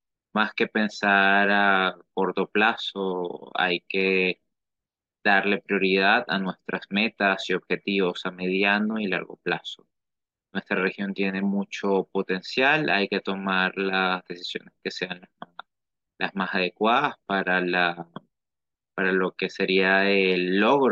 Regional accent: Venezuela; soy de Venezuela, investigador, licenciado en estudios liberales

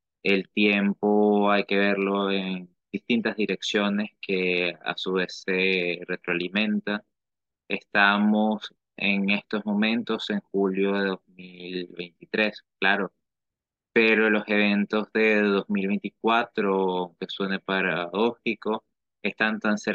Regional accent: Venezuela; soy de Venezuela, investigador, licenciado en estudios liberales

